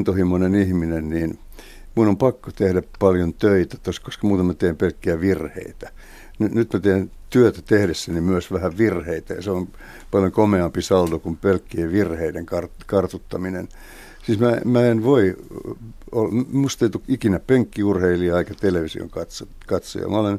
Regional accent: Helsinki, Uusimaa, Finland; mä oon stadin kundi.

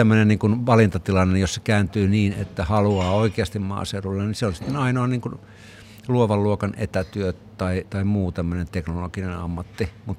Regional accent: Kainuu, Finland; että olen sieltä kotoisin

